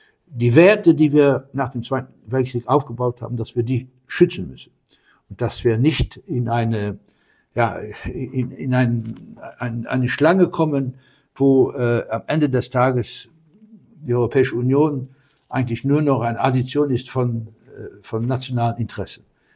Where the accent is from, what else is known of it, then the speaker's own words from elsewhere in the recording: Luxembourg; German is a second language; Als Luxemburger zwischen den zwei, wir verstehen auch, wenn sich schrecklich aufgeregt wird in Deutschland